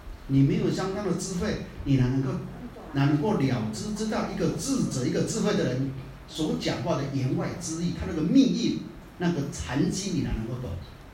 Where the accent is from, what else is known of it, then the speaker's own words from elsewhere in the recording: Taiwan; 这是我们台湾人讲啊。